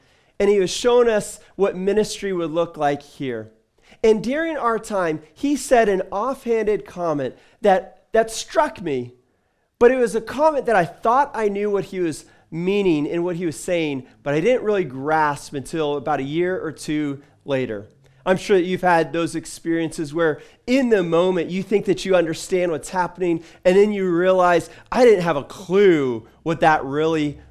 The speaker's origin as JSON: {"language": "English", "region": "California", "country": "United States", "tie": "born or raised there", "said": "I grew up in California. I thought, if anybody knows how to tax people, it is California."}